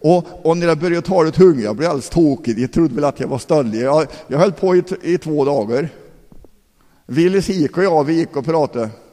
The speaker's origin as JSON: {"language": "Swedish", "town": "Forshaga", "region": "Värmland", "country": "Sweden", "tie": "born or raised there", "said": "Jag är uppväxt i Forshaga, uppväxt i baptistförsamlingen i Forshaga"}